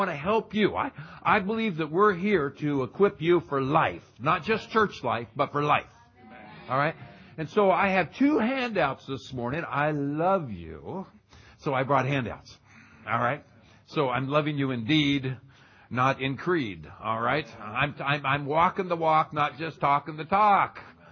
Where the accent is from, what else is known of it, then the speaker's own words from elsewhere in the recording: Phoenix, Arizona, United States; I am from Phoenix, Arizona. All right, we're in the southwest corner of the United States. We're the dry places.